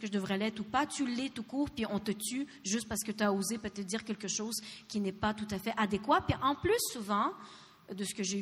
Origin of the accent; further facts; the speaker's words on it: Ukraine; Je viens d'Ukraine, OK? Donc, je suis russo-ukrainienne